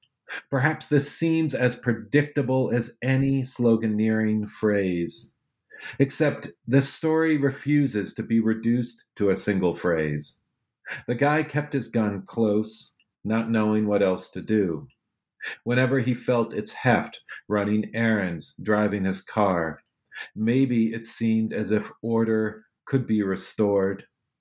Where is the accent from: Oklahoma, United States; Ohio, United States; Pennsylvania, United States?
Ohio, United States; I grew up in Northeast Ohio.